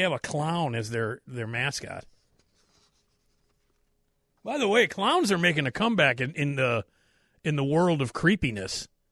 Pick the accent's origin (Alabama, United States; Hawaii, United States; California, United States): Alabama, United States; Burnt Corn; You know where I'm from in Alabama? I'm from Burnt Corn.